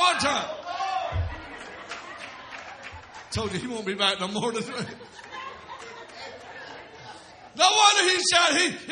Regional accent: Dawsonville, Georgia, United States; I'm from Dawsonville, Georgia. Yes, that's where racing car Bill Elliott is from.

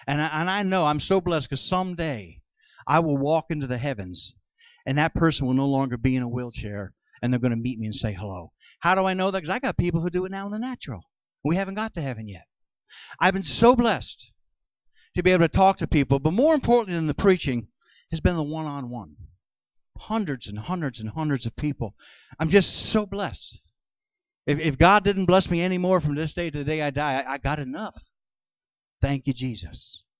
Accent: Middletown, New York, United States; When I was a boy growing up in Middletown, New York, there's no way I would have thought I'd end up doing the things

